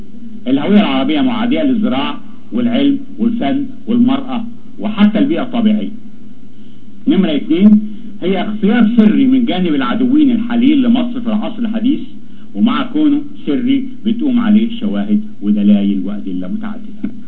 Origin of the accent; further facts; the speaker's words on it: Egypt; إحنا عندنا في مصر